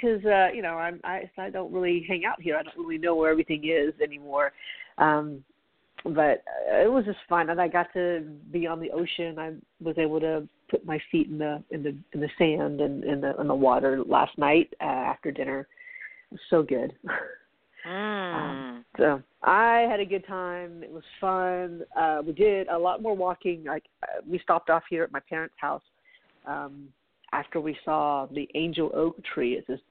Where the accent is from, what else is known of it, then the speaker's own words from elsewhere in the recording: Charleston, South Carolina, United States; but you know, it was my hometown. So we walked around yesterday afternoon and evening. It was fun. It was fun because I was really able just to enjoy being in Charleston